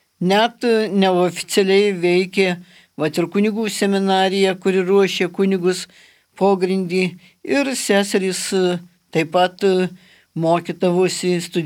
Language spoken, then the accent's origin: Lithuanian; Kelmė, Šiauliai County, Lithuania; born there; Gimiau Kelmėj kaime, Labūnų kaime, ir tėvai tuoj pat netrukus persikėlė į savo statytą namelį, tai brolis jau gimė dar arčiau Kelmės. Ir nuo 7 metų pradėjau lankyti mokyklą, jau gyvenom Kelmėj, persikėlė į Kelmę.